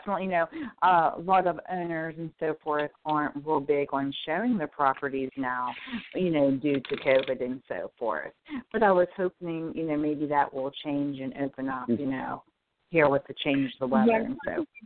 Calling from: Pennsylvania, United States; I'm calling from Pennsylvania.

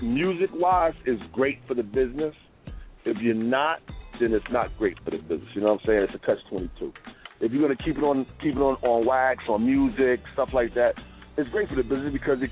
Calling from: Staten Island, New York, United States; I'm calling from Staten Island in a snowstorm. That's what I'm calling in from right now, baby.

